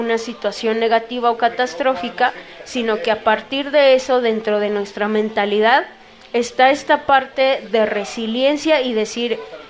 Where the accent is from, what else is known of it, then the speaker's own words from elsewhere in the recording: Mexico; como mexicanos hay mucha solidaridad, sabemos que hay una problemática, que alguien lo necesita, y ahí estamos como mexicanos apoyando.